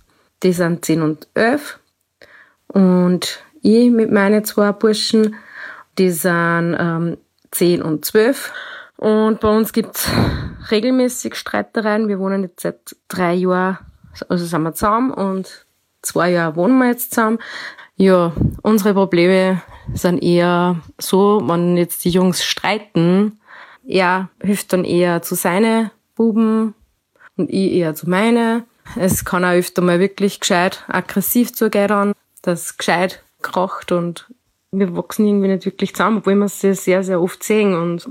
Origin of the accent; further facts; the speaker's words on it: Austria; Ich komme aus Österreich, wie man unschwer hören kann.